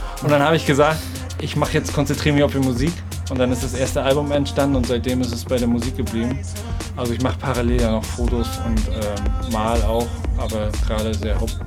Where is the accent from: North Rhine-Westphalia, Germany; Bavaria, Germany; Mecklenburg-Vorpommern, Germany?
Mecklenburg-Vorpommern, Germany; Rostock; Ein guter Freund von mir, auch ein gebürtiger Rostocker